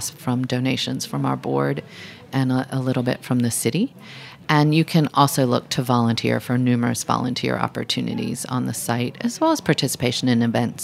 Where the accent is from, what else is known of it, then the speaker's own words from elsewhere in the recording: Charlotte, North Carolina, United States; moved away as an adult; now in New York, United States; In Charlotte. My parents are from Brooklyn, but I lived in North Carolina from the time I was 4 until 21. I graduated college, sold my car, and moved to New York with $500 in my pocket.